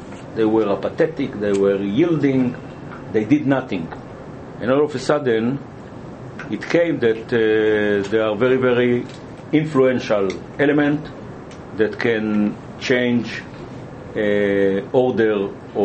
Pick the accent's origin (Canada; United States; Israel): Israel; I live the Middle East all my life. I was born in Israel. I'm fifth generation born in Israel.